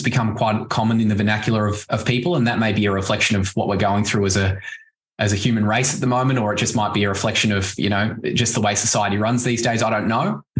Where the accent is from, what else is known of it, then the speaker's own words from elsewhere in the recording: Warrnambool, Victoria, Australia; I grew up in Warrnambool.